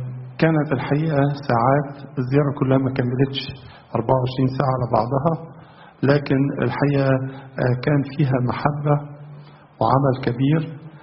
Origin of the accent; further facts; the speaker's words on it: Egypt; بالنسبة لنا كلنا كمصريين